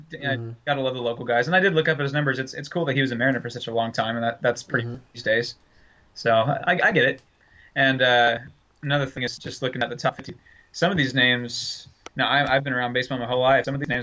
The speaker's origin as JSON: {"language": "English", "town": "San Diego", "region": "California", "country": "United States", "tie": "born or raised there", "moved": "yes", "said": "I grew up in San Diego. I only moved here 2 years ago. So I grew up a Padres fan"}